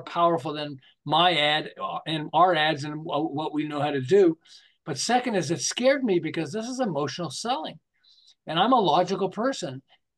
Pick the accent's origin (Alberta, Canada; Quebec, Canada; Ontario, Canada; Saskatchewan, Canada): Quebec, Canada; Montreal; But I'm originally from Montreal.